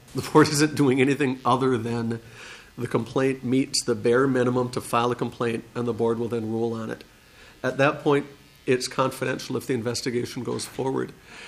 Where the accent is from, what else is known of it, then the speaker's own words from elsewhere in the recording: Minnesota, United States; My background is that I grew up in Minnesota. Went to Hamline University and William Mitchell Law School.